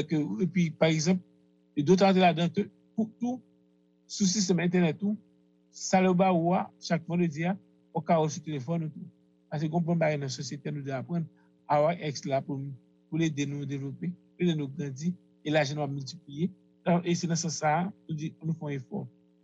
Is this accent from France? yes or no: no; Haiti; nous en tant que haïtien nous gagne force